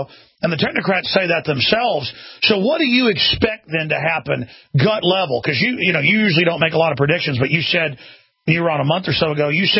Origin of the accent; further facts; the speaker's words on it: Texas, United States; Just growing up as a Texan